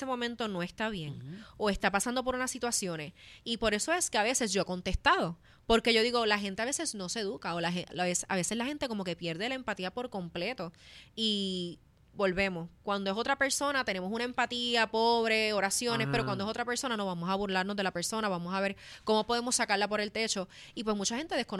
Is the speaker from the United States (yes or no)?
yes; New York, United States; born there; la realidad es que yo nací en Nueva York. Yo nací, okay. Yo soy como … Yo nací en el Bronx por allá.